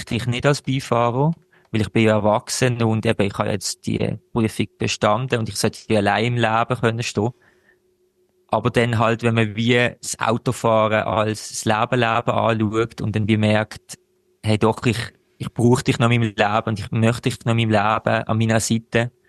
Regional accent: Basel, Basel-Stadt, Switzerland; now in Zurich, Switzerland; ich komme aus Basel, aber ich wohne mittlerweile in Zürich.

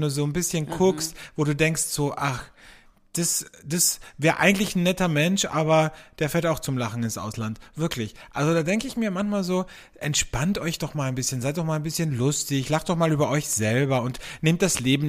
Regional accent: Austria; Ich fand es ja ganz lustig, bei uns in Österreich gibt es seit einiger Zeit im Radio Nachrichten in einfacher Sprache.

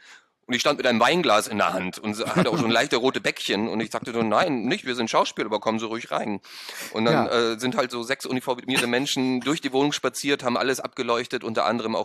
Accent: Austria; Ja, für mich als Österreicher sowieso schon gleich so.

